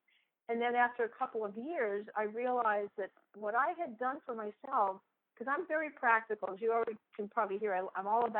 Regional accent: Dartmouth, Massachusetts, United States; And when I first came back, I relocated back in my hometown area of Dartmouth, Massachusetts.

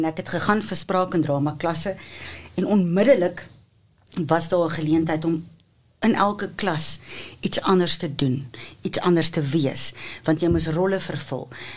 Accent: Pretoria, Gauteng, South Africa; Ek is gebore en grootgemaak in Pretoria. Ek was in laerskool Anton van Wouw en in Afrikaans hoër meisies Pretoria.

